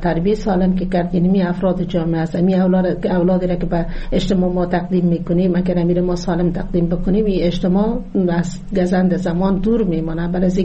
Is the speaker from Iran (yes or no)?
no; Jowzjan, Afghanistan; در این جوزجان، در ولایت ما،